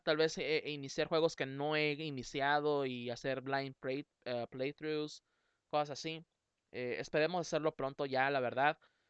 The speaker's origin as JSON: {"language": "Spanish", "country": "Mexico", "said": "buena pregunta, porque somos mexicanos, ¿verdad?"}